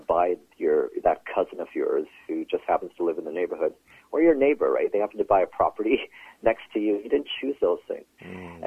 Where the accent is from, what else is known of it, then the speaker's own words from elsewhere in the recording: Brampton, Ontario, Canada; now in Vancouver, Canada; I grew up in Brampton and went to university in Toronto. And I lived in Toronto and bought a place before moving to Vancouver.